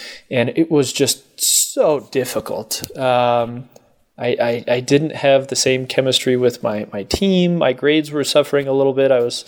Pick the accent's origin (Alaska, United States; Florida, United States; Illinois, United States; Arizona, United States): Arizona, United States; Scottsdale; I mean, I ran, so I'm from Scottsdale, Arizona, and we would train in the freaking summer here.